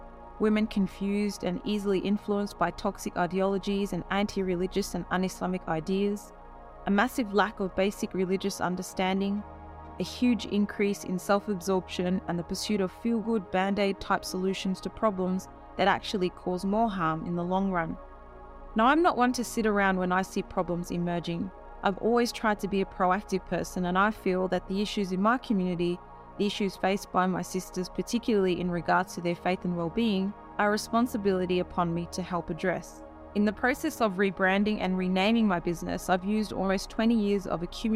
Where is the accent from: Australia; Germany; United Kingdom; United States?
Australia; born there; I'm an Australian-born Muslim mother of five children.